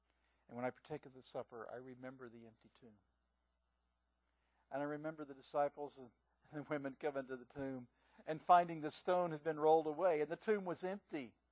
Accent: United States; Because I'm not a Canadian. I'm an American.

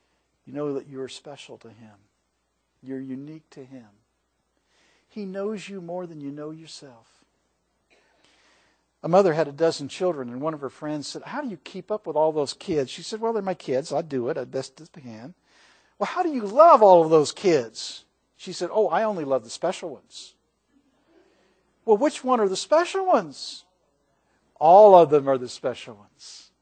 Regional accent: Kansas City, Missouri, United States; And I grew up in Kansas City, and Hallmark is headquartered there.

